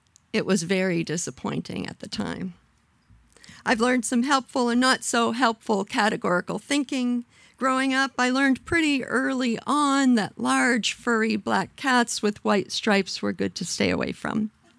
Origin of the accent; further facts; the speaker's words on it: Waterville, Maine, United States; I grew up in Waterville, Maine, where I worshiped at St. Mark's Episcopal Church, but attended Mount Mercy Academy, the local Catholic school.